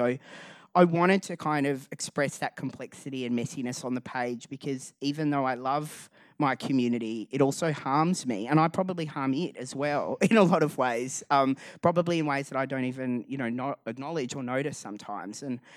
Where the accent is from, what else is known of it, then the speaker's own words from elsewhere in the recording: Perth, Western Australia, Australia; moved away as an adult; now in Melbourne, Australia; I moved from Perth to Nar, Melbourne when I was, I think I just turned 20, which is 20 years ago now.